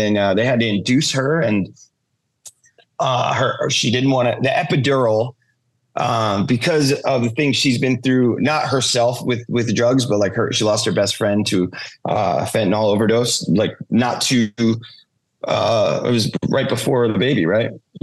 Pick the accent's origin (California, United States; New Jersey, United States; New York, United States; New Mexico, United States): New Jersey, United States; Jackson; He's from Toms River. I'm from Jackson. They're basically connected.